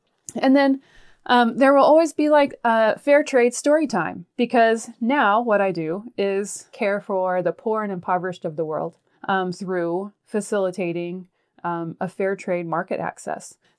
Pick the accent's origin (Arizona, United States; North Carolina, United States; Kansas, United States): Kansas, United States; I grew up in Kansas on a farm and love my family of origin dearly.